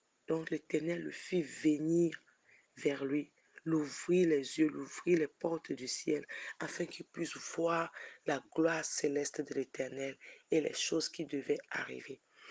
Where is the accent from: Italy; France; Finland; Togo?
Togo; et nous sommes toutes du Togo.